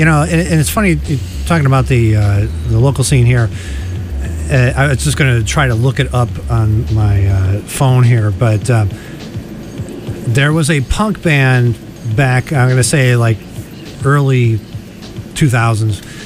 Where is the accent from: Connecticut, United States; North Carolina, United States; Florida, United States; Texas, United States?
Connecticut, United States; now in Boston, United States; I'm from Connecticut originally, so okay. New England in general, but... When I came here to school at Boston University back in 1987